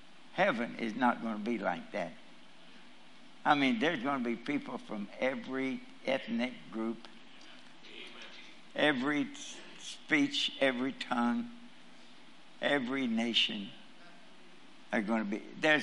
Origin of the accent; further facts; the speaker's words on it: Kentucky, United States; I was born and reared in Kentucky.